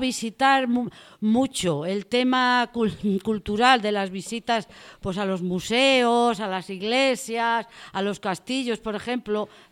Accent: Madrid, Community of Madrid, Spain; Sí, porque yo nací en Madrid.

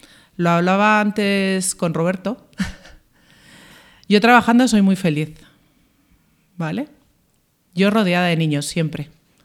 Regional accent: Madrid, Community of Madrid, Spain; born there; En Madrid, en el Hospital La Paz.

